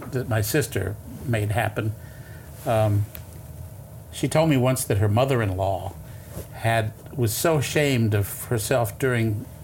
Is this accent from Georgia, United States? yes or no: no; Raleigh, North Carolina, United States; I was in Raleigh, my sister's hometown, my hometown, and I was doing readings